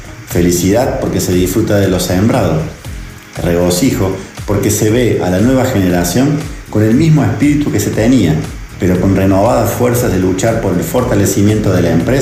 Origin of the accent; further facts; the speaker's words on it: Argentina; Italia, como nuestra Argentina, es un país con muchísima incidencia de empresas de tipo familiar.